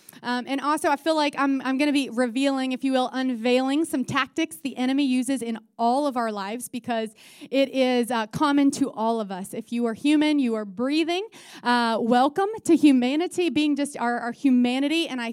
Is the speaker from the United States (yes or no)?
yes; Florida, United States; I'm from Florida, and so we used to swim in a pond where I'm from, and even with gators.